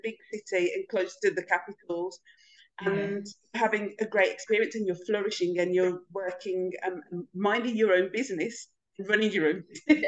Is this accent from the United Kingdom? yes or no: yes; United Kingdom; And then even when I tell people that I'm from the UK, that like it doesn't resonate with them